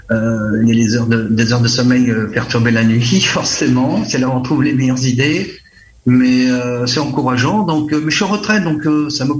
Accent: Angoulême, Nouvelle-Aquitaine, France; Je suis né à Angoulême, j'ai été élevé à Vendel.

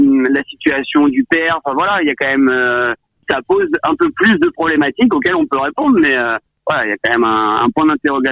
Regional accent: Île de Ré, Nouvelle-Aquitaine, France; j'avais déjà quelques copains producteurs de sel et constructeurs de marais salants à l'île de Ré, là où j'ai grandi.

